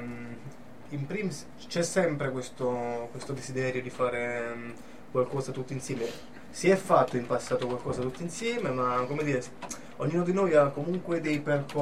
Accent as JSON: {"language": "Italian", "region": "Abruzzo", "country": "Italy", "said": "lui sempre Abruzzo, noi siamo abruzzesi"}